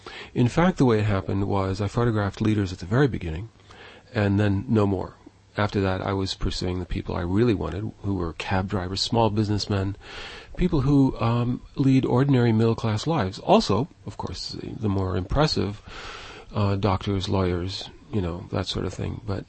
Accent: New York City, New York, United States; when I grew up in New York City, for the time I was there

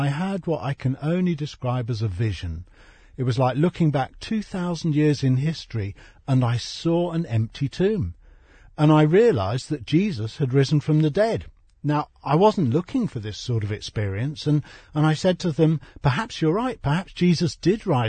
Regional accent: England, United Kingdom; Well, my experience growing up in England was anti-Semitism.

